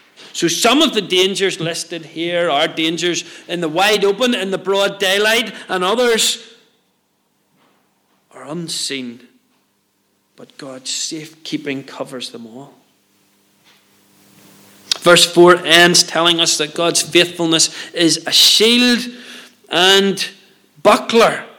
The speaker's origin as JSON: {"language": "English", "country": "Ireland", "lives_now": "Scotland, United Kingdom", "said": "I'm an Irish man living in Scotland."}